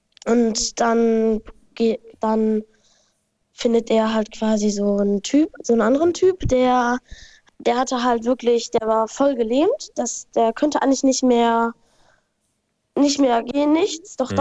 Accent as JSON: {"language": "German", "region": "Bremen", "country": "Germany", "said": "Aus Bremen."}